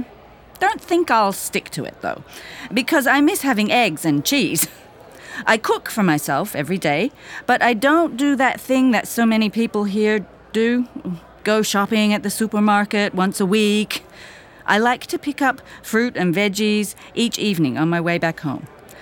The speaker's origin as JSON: {"language": "English", "country": "Poland", "second_language": "English", "lives_now": "London, United Kingdom", "said": "from Poland, and I'm doing IT."}